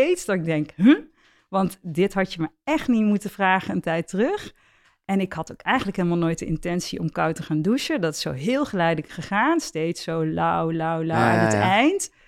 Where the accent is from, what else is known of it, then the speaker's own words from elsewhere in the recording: North Brabant, Netherlands; ik kom uit Brabant.